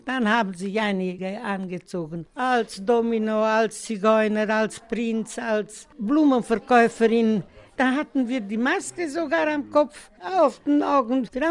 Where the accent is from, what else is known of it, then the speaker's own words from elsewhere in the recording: Mediaș, Sibiu County, Romania; Und sogar bei uns in Medesch hat man es in der Schule gemacht.